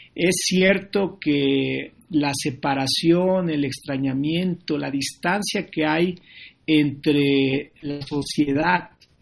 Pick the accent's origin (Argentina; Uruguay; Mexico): Mexico; En la medida en que como mexicanas y mexicanos nos involucremos